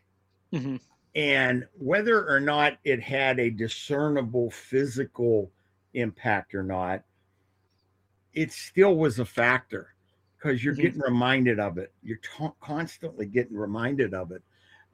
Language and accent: English; Pittsburgh, Pennsylvania, United States; I did some research because I grew up in Pittsburgh, open air stadium, Three Rivers